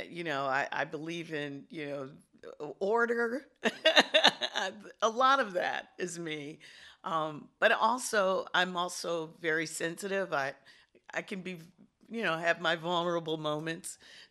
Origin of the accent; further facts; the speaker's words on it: Detroit, Michigan, United States; She's from outside of Milwaukee. I'm from Detroit. So we also have that Midwestern sensibility